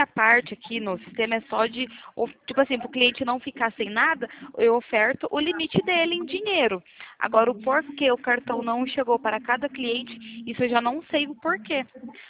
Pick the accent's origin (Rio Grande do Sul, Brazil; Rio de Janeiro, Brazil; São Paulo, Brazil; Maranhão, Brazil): São Paulo, Brazil; Eu sou de São Paulo.